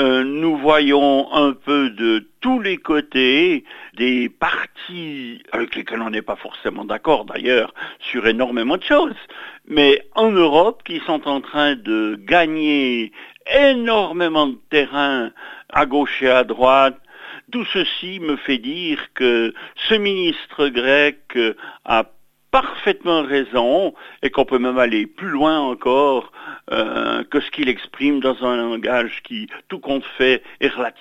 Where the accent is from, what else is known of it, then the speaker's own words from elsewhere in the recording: Switzerland; même si en tant que Suisse nous ne faisons pas partie de l'Union européenne